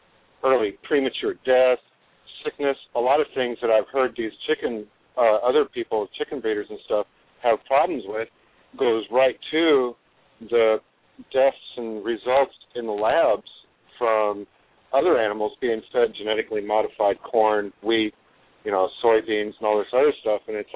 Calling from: Texas, United States; Larry, I'm calling from Texas.

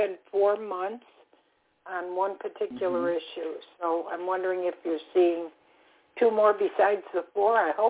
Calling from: Florida, United States; I'm calling from Florida.

